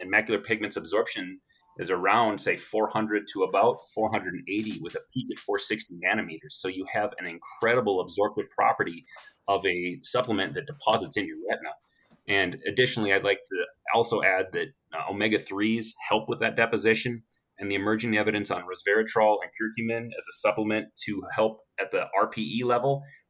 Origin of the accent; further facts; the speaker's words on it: San Antonio, Texas, United States; So I'm from San Antonio, or currently living in San Antonio. So the grocery store that we have in town is HEB.